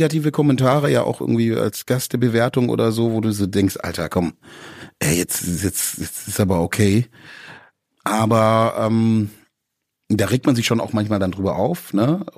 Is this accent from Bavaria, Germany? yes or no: no; Baden-Württemberg, Germany; Also ich bin ja Schwabe, bin im Schwabenland aufgewachsen